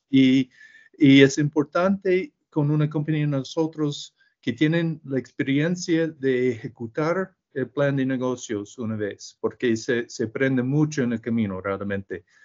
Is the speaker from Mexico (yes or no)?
no; United States; Spanish is a second language; gracias a todos por tener un poco de paciencia con mi español. Soy de los Estados Unidos.